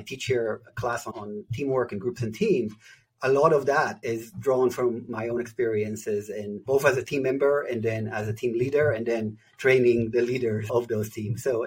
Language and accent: English; Israel; so I'm originally from Israel. That's where I grew up.